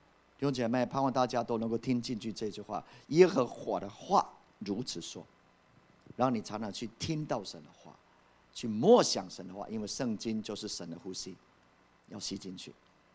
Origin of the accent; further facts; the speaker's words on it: Puli, Nantou County, Taiwan; 我从小在埔里长大